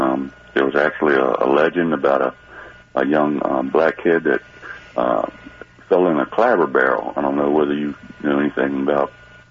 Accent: United States; I grew up down near White Island on the Eastern Shore.

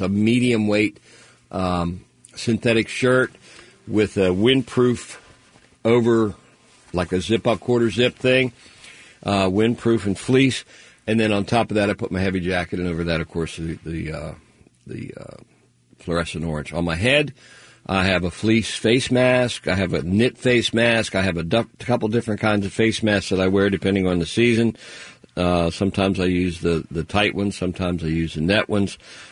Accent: Pennsylvania, United States; When I was growing up in Pennsylvania, you know, there was always one day that you did a deer drive, you know.

